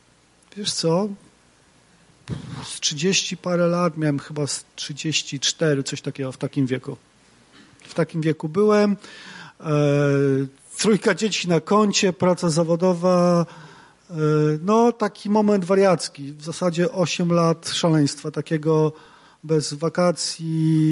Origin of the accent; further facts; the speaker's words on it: Wołczyn, Opole Voivodeship, Poland; Ja pochodzę z Wołczyna. Wychowałem się w środowisku katolickim